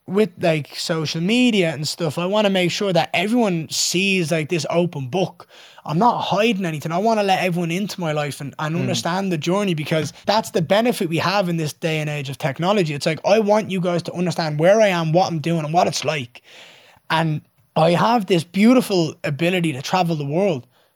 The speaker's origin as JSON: {"language": "English", "town": "Dublin", "region": "Leinster", "country": "Ireland", "tie": "born or raised there", "said": "I'm born and bred in Dublin, Ireland. I've grown up here my entire life."}